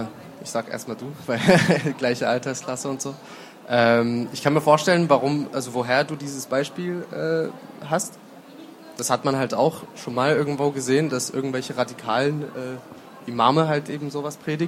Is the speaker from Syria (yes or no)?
yes; Syria; now in Germany; Und ich komme aus Syrien, bin in Syrien aufgewachsen, bin aber seit 2012 in Deutschland und habe mich, so wie ich es einschätze, relativ gut integriert